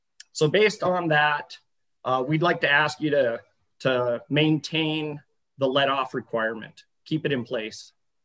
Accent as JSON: {"language": "English", "town": "Lewistown", "region": "Montana", "country": "United States", "said": "I'm from Lewistown, Montana, and I'm representing the Montana Bowhunters Association."}